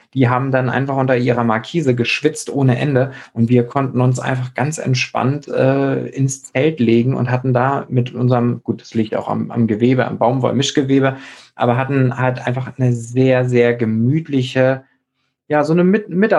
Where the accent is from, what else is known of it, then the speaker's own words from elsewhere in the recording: Schleswig-Holstein, Germany; da, wo ich herkomme, aus der Nähe von Flensburg